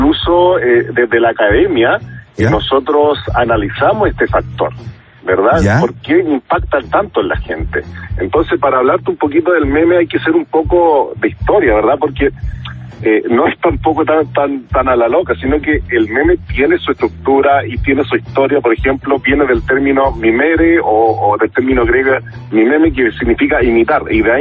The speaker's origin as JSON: {"language": "Spanish", "country": "Chile", "said": "porque pucha que somos rápidos los chilenos con los memes"}